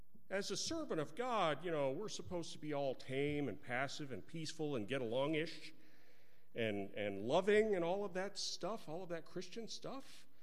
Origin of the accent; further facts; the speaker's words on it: Texas, United States; also born or lived in New York; I was born in New York State. We moved to Northeast Texas, and they called me a Yankee.